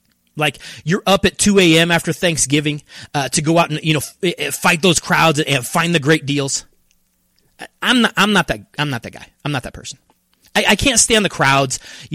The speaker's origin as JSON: {"language": "English", "region": "Colorado", "country": "United States", "said": "Now I'm from Colorado. We don't have earthquakes."}